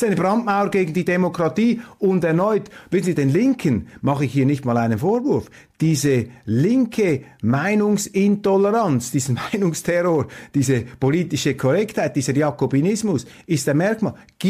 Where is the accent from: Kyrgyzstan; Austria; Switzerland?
Switzerland; Ich meine, ich falle hier als Schweizer aus der Rolle, wenn man immer wieder den Deutschen sich da so handgreiflich einmischt